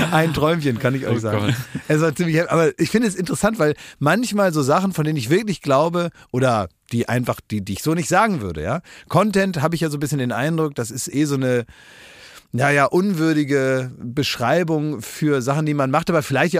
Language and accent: German; Oldenburg, Lower Saxony, Germany; ich war am Wochenende in Oldenburg, in meiner Heimatstadt.